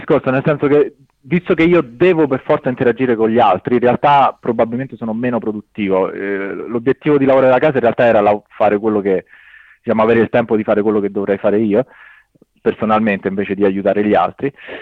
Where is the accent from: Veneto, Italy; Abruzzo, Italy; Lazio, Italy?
Lazio, Italy; Rome; Roma, vicino a Roma.